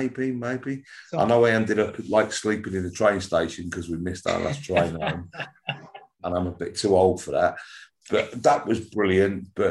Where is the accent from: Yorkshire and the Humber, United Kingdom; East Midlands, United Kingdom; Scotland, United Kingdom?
East Midlands, United Kingdom; Nottingham; born there; also born or lived in Wigan / Ormskirk / Southport / Liverpool; I was born in Nottingham. This is a story longer than a bit of string. We ended up in Wigan, then we moved to, Ormskirk, Southport, Liverpool, Manchester, and then eventually I ended up down here.